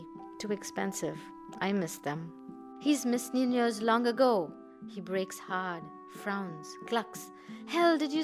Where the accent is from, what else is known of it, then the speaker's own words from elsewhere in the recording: Kolkata, West Bengal, India; moved away as an adult; also born or lived in Chicago; now in Michigan, United States; I'm a teacher and a writer. I grew up in Kolkata, moved to Chicago in 97, and then moved to Michigan in 2000.